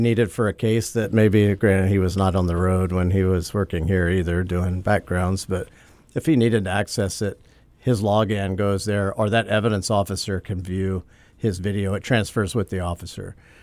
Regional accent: Louisiana, United States; What's the math? I'm from Louisiana.

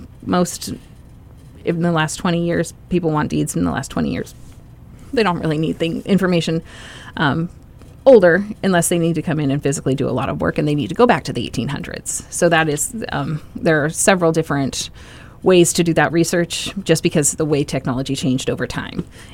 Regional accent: Bridgeville, United States; I grew up in a very rural community, and most of my ballots were, I grew up in Bridgeville.

